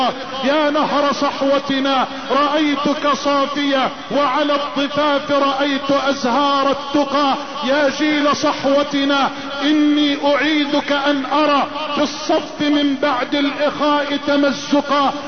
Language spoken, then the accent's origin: Arabic; Egypt; اللهم اجعل بلدنا مصر واحة للامن والامان وجميع بلاد